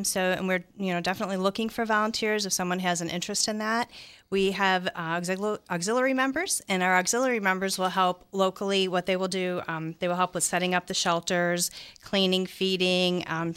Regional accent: Midwest, United States; I grew up in the Midwest, so I've been through a lot of tornadoes.

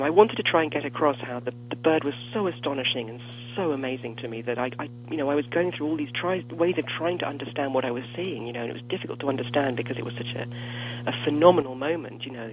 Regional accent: Cambridge, East of England, United Kingdom; And my hometown is Cambridge in England, and it's a pretty eccentric place.

